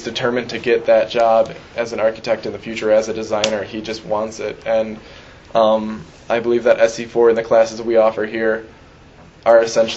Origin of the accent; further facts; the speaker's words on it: Yale, Michigan, United States; I'm from Yale.